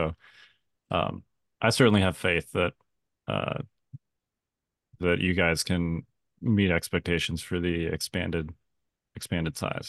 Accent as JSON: {"language": "English", "town": "Chicago", "region": "Illinois", "country": "United States", "said": "I'm originally from Chicago, so I still have family there."}